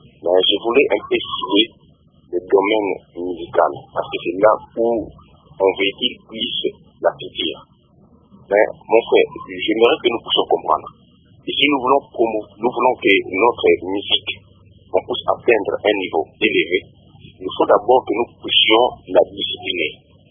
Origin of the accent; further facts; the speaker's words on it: DR Congo; Moi, je ne serai jamais Américain. Moi, je suis Congolais, je suis Africain.